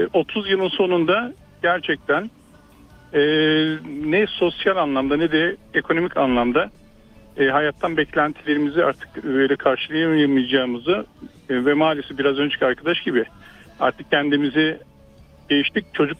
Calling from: Istanbul, Turkey; İstanbul'dan.

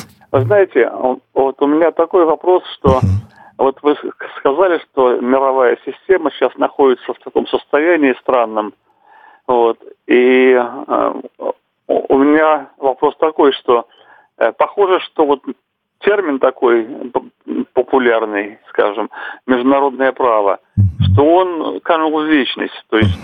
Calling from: Saint Petersburg, Russia; Это Петербург

